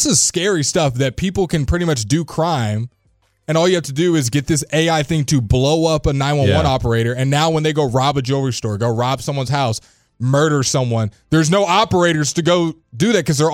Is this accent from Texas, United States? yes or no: yes; Arlington, Texas, United States; Arlington. Agtown.